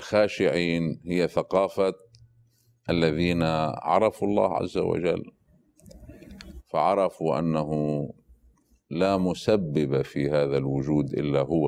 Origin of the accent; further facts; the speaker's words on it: Lebanon; مثلا عندنا في لبنان